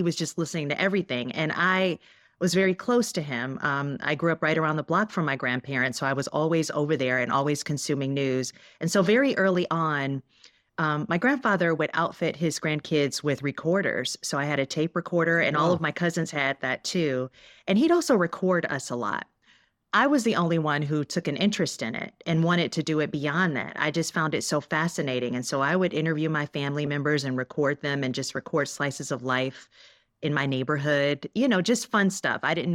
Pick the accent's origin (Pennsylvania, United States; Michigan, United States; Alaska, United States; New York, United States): Michigan, United States; Detroit; Yeah, so I grew up in Detroit, Michigan in the 80s and 90s. And I no longer live in Detroit, but I'm a third generation Detroiter.